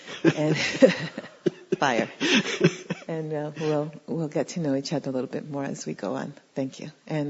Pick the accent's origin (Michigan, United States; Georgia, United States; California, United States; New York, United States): New York, United States; Harlem; which means that I grew up in Harlem and with a lot of black folks.